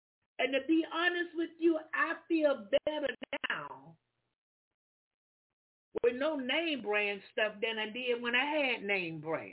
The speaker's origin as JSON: {"language": "English", "town": "Jacksonville", "region": "Florida", "country": "United States", "tie": "born or raised there", "said": "I'm telling people, I was raised up over on Beaver Street in Jacksonville, Florida."}